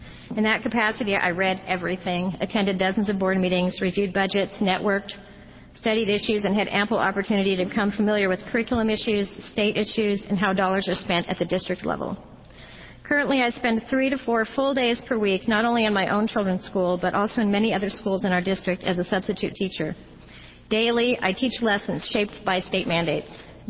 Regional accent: Beaverton, Oregon, United States; from Beaverton.

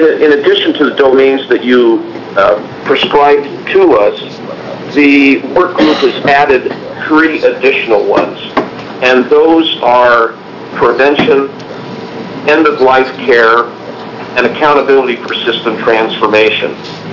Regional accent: Baker City, Oregon, United States; Okay. Again, for the record … from Baker City.

